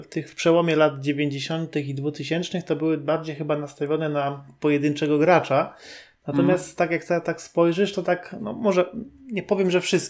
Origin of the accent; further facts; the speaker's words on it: Rawicz, Greater Poland Voivodeship, Poland; U nas w Rawiczu też to się zdarzało, chociaż ja miałem takiego pecha, że mieszkałem akurat w takim miejscu, że wszyscy moi koledzy byli naprawdę z 300 metrów dalej.